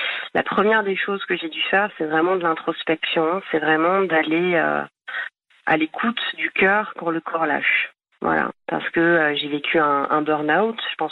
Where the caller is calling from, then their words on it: Wrocław, Lower Silesian Voivodeship, Poland; Je suis loin de la France actuellement.